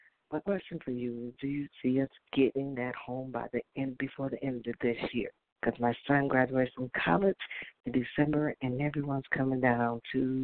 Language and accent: English; Tennessee, United States; I'm from Tennessee. I'm in Tennessee now. I'm not in the other state.